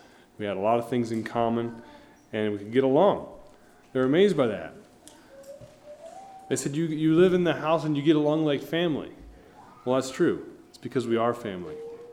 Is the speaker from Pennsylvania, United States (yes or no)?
yes; Pennsylvania, United States; I told him I was from Pennsylvania